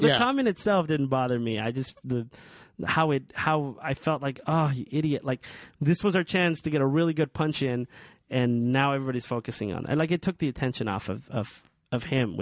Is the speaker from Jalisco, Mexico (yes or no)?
no; Guerrero, Mexico; There's the disappearance of the 43 students in my home state of Guerrero.